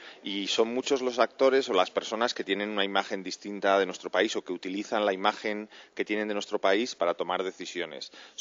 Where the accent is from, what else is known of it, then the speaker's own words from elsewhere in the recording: Spain; somos los propios españoles los que peor valoramos a nuestro propio país